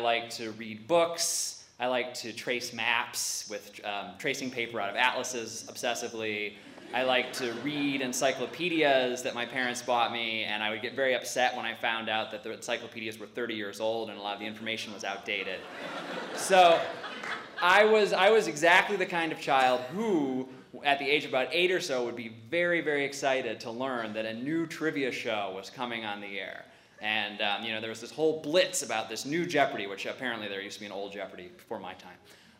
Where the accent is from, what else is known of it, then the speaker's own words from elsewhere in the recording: Buffalo, New York, United States; born there; So I was not born in Kiev. I was born in Buffalo. Yeah, Buffalo, you notice we don't live there now.